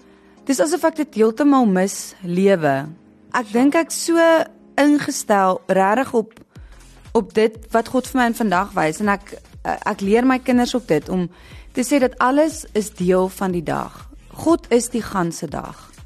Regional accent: Paarl, Western Cape, South Africa; born there; Ek was gebore in die Parel, ek en my broer.

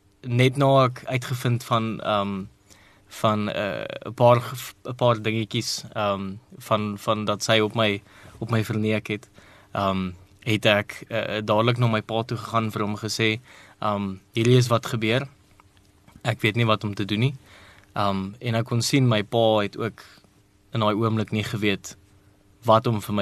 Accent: Pretoria, Gauteng, South Africa; ek het hier in Pretoria groot geword in Kameeldrif.

